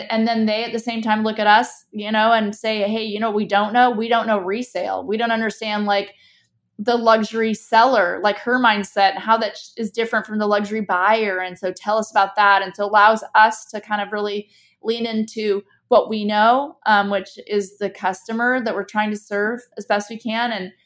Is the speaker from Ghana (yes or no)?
no; California, United States; born there; I was born in California and we're in the North County, San Diego area.